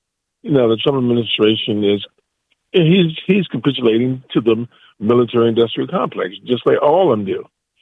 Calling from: Fort Washington, Maryland, United States; from Fort Washington, Maryland, guy.

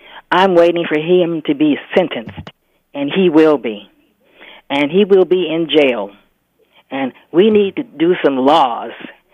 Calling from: Fort Washington, Maryland, United States; I'm calling from Fort Washington

